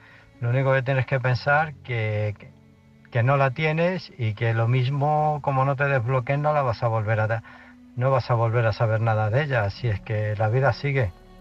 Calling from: Illescas, Castilla-La Mancha, Spain; de Illescas.

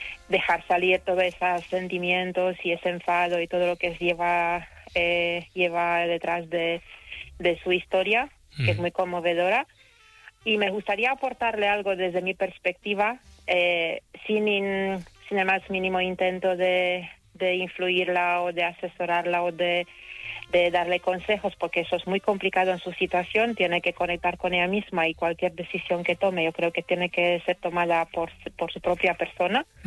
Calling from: Castellón, Valencian Community, Spain; Yo os llamo de Castellón, soy una corresponsal de Castellón

